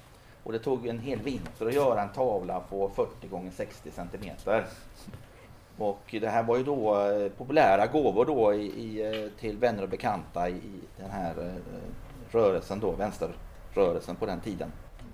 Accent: Varberg, Halland County, Sweden; jag växte upp i Varberg på 70-talet i bostadskollektivet Röd Sanning.

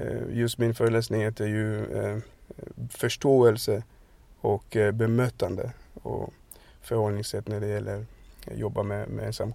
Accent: Burundi; Jag kommer från Burundi.

